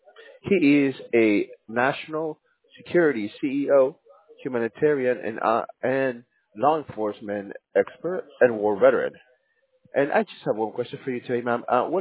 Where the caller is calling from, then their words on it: Virginia, United States; I'm calling from Arlington, Alexandria, and Fairfax counties